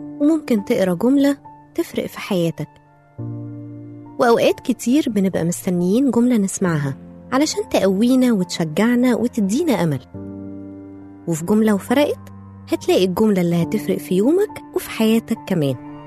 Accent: Egypt; يعني كان علامة بجد في عندنا في مصر وفي العالم العربي كله

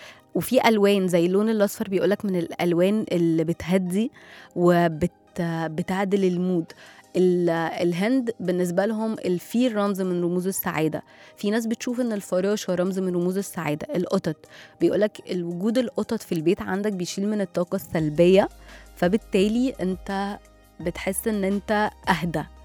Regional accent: Egypt; ف خليني اقول لكم حاجه، يا ريت تبقى موجوده عندنا في مصر

